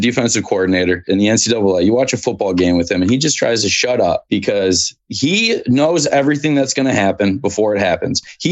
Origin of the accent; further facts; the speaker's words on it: Wausau, Wisconsin, United States; I love being from Wausau. I tell everybody that I'm from Wisconsin.